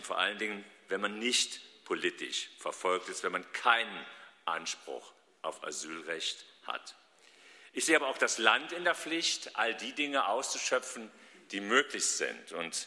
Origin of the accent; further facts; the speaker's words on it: Bitburg, Rhineland-Palatinate, Germany; wenn ich mir Bitburg, meine Heimatstadt, anschaue